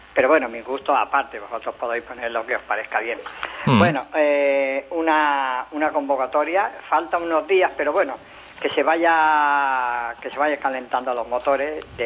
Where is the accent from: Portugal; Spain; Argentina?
Spain; Santa Coloma de Gramenet, Catalonia; Yo, de Gramanet del Besós.